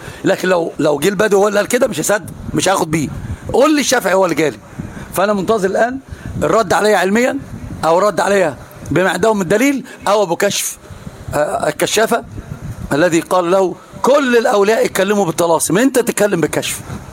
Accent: Egypt; كنت أنا بكلم لغة عربية ما يعرفنيش أنا مصري، قلت له مصري

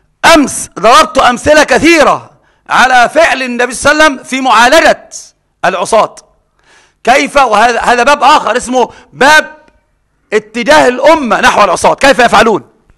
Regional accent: Egypt; احنا بقى عندنا العوام عندنا في مصر

